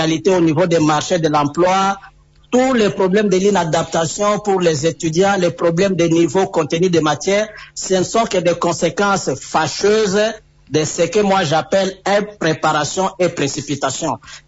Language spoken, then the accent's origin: French; DR Congo; si je dois revenir chez moi en République démocratique du Congo, je vois comment les choses se font.